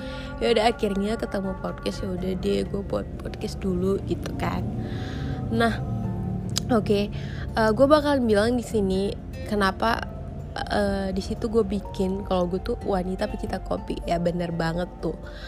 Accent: Aceh, Indonesia; gue aslinya Aceh sih, aslinya emang Aceh Tulen.

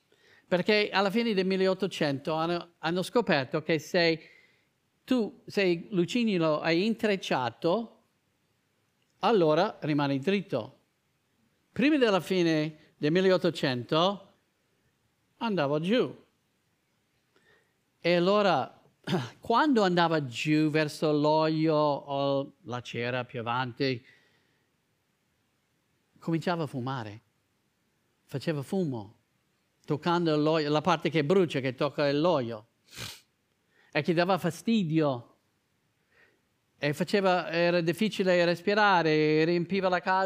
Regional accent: United States; Io crescendo negli Stati Uniti, c'era un gruppo, e poi era molto comune, io lo dico in inglese, poi cercherò di tradurre, dice move with the movers.

